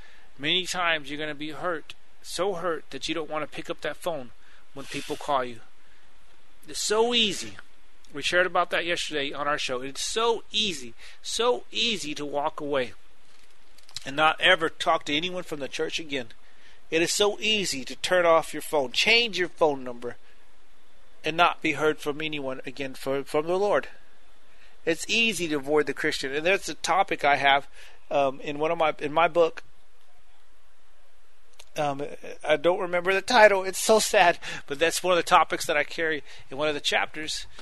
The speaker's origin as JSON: {"language": "English", "region": "Texas", "country": "United States", "said": "Now you can tell I'm a Texan."}